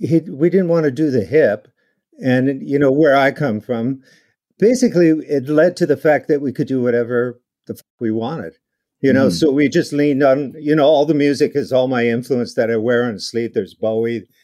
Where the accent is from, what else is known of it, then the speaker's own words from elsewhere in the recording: Canada; we talked about being Canadian, being like fathers, growing up in Canada, and hockey.